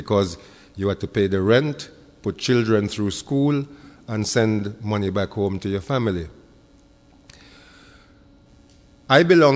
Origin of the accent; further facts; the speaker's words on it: London, United Kingdom; Now, as a youngster growing up in London, I was very fortunate in having as my mentors 2 remarkable West Indian men.